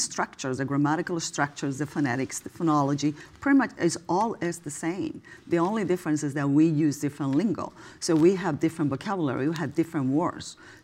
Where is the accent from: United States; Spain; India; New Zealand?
Spain; Madrid, Community of Madrid; I'm from Spain. Yeah. I was born and raised in Madrid.